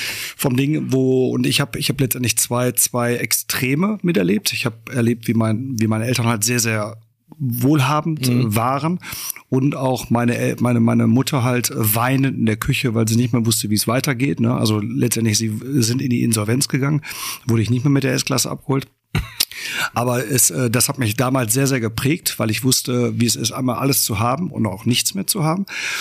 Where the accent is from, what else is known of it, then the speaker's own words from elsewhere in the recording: Bottrop, North Rhine-Westphalia, Germany; In Bottrop im Springfeld.